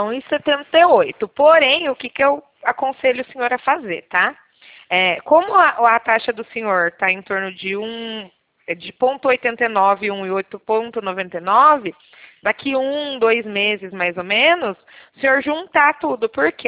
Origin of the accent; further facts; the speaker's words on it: Leme, São Paulo, Brazil; Eu sou aqui de Leme, nasci e cresci